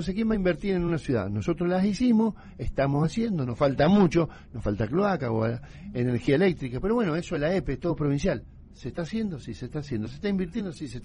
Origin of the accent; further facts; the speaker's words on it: Argentina; Yo soy de la Argentina, te lo dije, donde tu viejo te decía trabajar o estudiar.